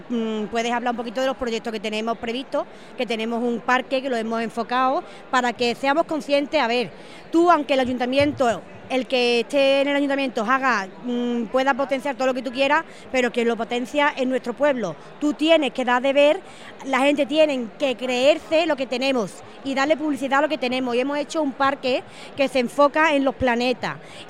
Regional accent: El Saucejo, Andalusia, Spain; Mi pueblo. Quiero que cuando veamos las estrellas y se nombre las estrellas, se venga el nombre del Saucejo.

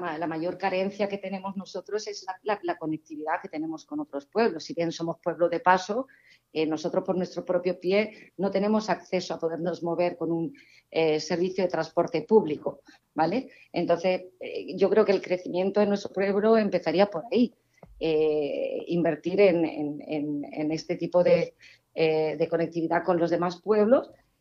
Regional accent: Cuevas del Becerro, Andalusia, Spain; yo soy de Cuevas del Becerro, ¿vale? Yo, mi familia materna es de Cuevas del Becerro. A mí todo el mundo me conoce en el pueblo, además, por

